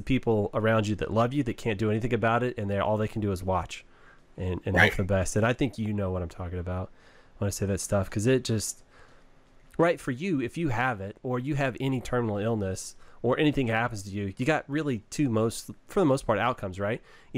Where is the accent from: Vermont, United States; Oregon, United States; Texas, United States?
Texas, United States; Like, we're from Texas, yeah, bro.